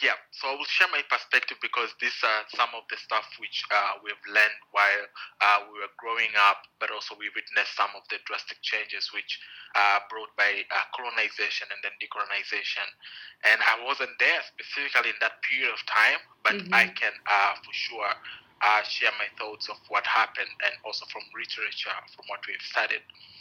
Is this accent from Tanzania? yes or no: yes; Tanzania; and also it's very Tanzanian origin. I'm 26 years old, and I've been born and raised in Tanzania. So I spent my whole life in Tanzania.